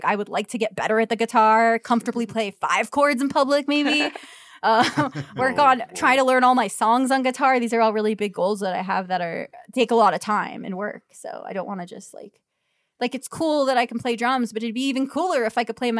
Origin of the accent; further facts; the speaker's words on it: Florida, United States; I'm going to show her where I grew up in South Florida